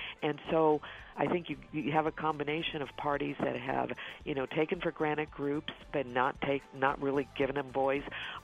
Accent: Texas, United States; Well, I was raised in Texas

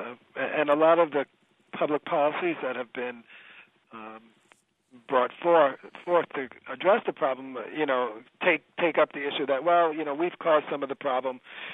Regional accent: East Coast, United States; or soft drinks, what I call soda, because I'm from the East Coast, pop in the Midwest.

